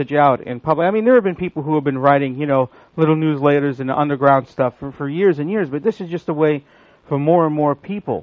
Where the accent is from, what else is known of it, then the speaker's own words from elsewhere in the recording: New York, United States; I mean, I grew up in New York